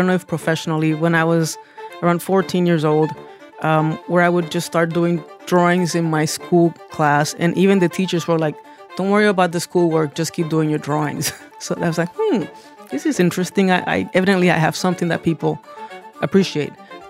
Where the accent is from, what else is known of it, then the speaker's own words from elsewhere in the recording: Puerto Rico; now in New York, United States; I am from Puerto Rico. I'm a cinematographer here in New York City.